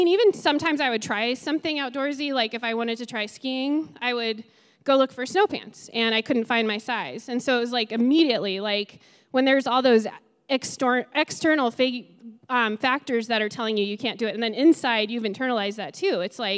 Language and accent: English; Colorado, United States; I grew up here in Colorado, but I always kind of felt excluded from that kind of outdoor culture.